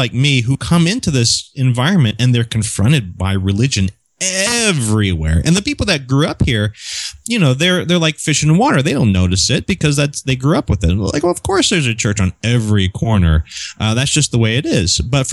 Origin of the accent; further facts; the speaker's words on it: Cincinnati, Ohio, United States; now in Texas, United States; I'm originally from Ohio, and I'm from Cincinnati, which is a fairly conservative part of Ohio.